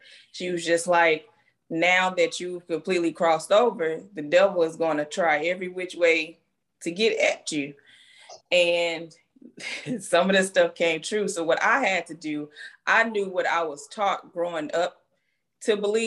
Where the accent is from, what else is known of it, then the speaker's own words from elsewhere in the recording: St. Louis, Missouri, United States; now in Florida, United States; So I recently relocated to Florida. I am from Missouri. I am a Midwest girl. We don't live off on farms. We live in the city. I'm from St. Louis, Missouri.